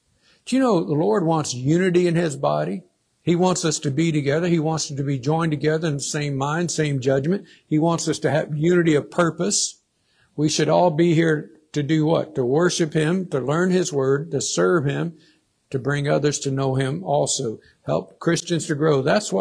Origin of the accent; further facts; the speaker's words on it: the South, United States; but I know I grew up in the South and I've sure seen the white in the cotton fields when it's ready